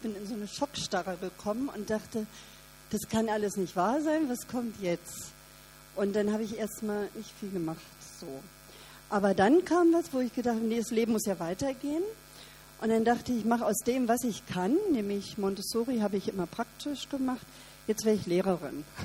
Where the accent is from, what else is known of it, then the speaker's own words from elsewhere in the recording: Berlin, Germany; moved away as an adult; Ja, ich bin 56 in Berlin geboren und mein Leben war immer irgendwie ein bisschen spannend. Ich bin dann nach der Schule von Berlin weg